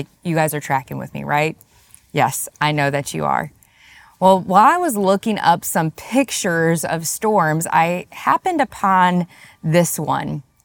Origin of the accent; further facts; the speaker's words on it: Wisconsin, United States; also born or lived in Missouri / Indiana; Now, I'm from the Midwest. I was born and raised in Wisconsin, lived many years in Missouri and Indiana.